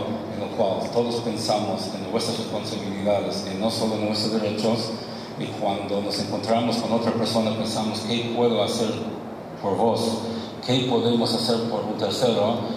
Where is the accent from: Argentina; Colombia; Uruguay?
Uruguay; Montevideo; Y yo soy de Montevideo, mi amigo de Buenos Aires. No, pero en serio, ¿dónde son? Sí, en serio, yo vivo en Montevideo, mi amigo vive en Buenos Aires.